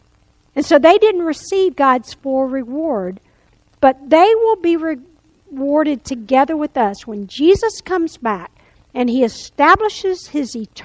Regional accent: Louisiana, United States; But I've got another friend that I grew up with in Louisiana, went to school

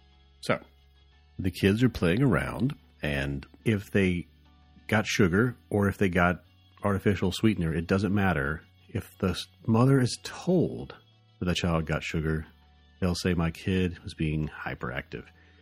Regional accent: the South, United States; accent: Southern; it's so good that it's making my southern accent just, be unrepressed.

